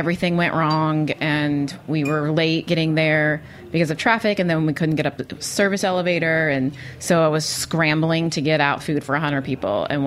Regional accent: the South, United States; now in New York, United States; as a Southerner, I really miss queso, like the white cheese dip with the pickled jalapenos.

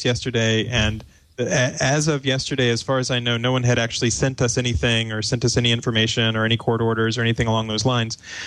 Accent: Kentucky, United States; Now, I grew up in Kentucky, but a few years ago, the state of Kentucky decided that they didn't like poker websites.

